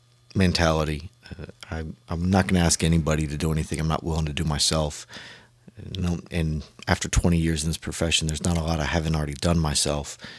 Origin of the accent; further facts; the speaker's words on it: Poquoson, Virginia, United States; Born and raised in Pocosin. I did all 12 grades of school there.